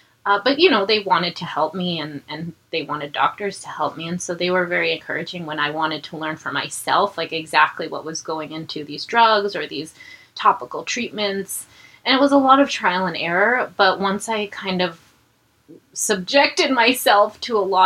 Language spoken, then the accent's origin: English; Vermont, United States; Like, I grew up in Vermont. It's very rural. A lot of things come from the farming industry.